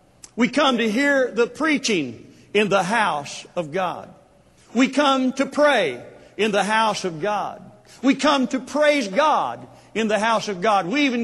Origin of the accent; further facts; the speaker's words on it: Jay, Oklahoma, United States; I had the privilege of driving down to my hometown in Jay, Oklahoma.